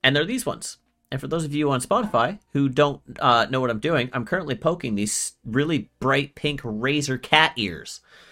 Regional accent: Canada; And we're Canadian, eh?

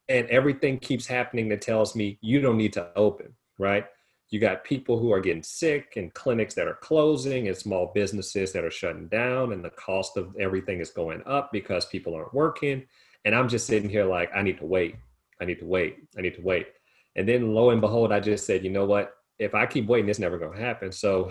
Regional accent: Louisiana, United States; born and raised in Southern Louisiana, home of Louisiana to be exact.

